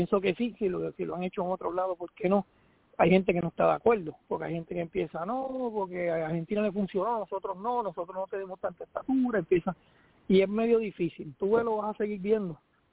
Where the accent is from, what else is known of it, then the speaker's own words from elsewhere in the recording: Dominican Republic; Los únicos que juegan acá somos los americanos, nosotros, los dominicanos